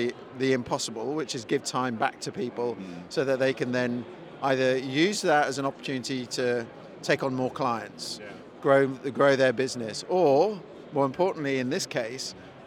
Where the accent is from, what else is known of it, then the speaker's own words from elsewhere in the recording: London, United Kingdom; I'm the chief executive of Dext, and I'm from London.